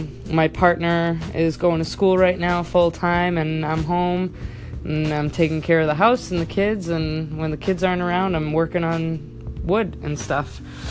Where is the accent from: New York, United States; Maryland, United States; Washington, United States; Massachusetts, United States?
Massachusetts, United States; I'm from Western Massachusetts, New England area.